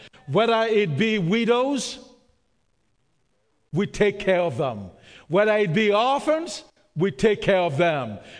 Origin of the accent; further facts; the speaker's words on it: Nigeria; now in Canada; yeah, we're Canadians. I've lived here. I'm more Canadian than I'm Nigerian now. But I'm still Nigerian.